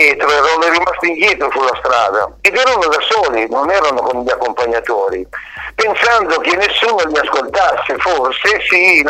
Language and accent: Italian; Lombardy, Italy; sono di Milano, di un paesino vicino a Milano